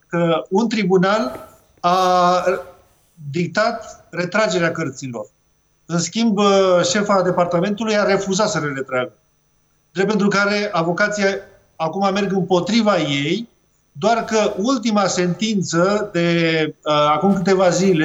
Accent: Romania; cel puțin din perspectiva noastră ca români.

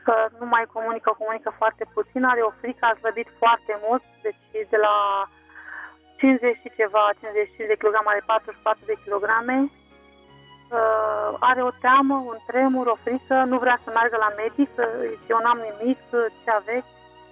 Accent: Bucharest, Romania; sunt din București.

